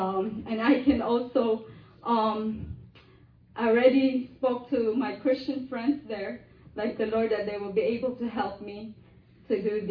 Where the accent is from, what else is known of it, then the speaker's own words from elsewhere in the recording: Philippines; I'm from originally from the Philippines.